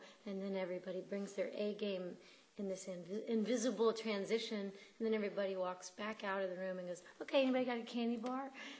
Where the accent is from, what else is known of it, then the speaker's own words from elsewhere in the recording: North Carolina, United States; my hometown